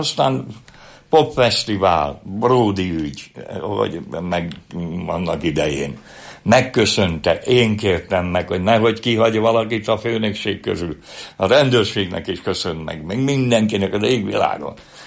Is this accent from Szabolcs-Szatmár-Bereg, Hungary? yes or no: no; Budapest, Hungary; kerültem ide 26 évvel ezelőtt, mert hát el kellett jönni a budai, a Budapestből, hogy úgy mondjam, mert én ott nevelkedtem olyan helyen, ahol a világ legszebb helye, de akkor csuparom volt az egész. Mert én 46-ban születtem a háború után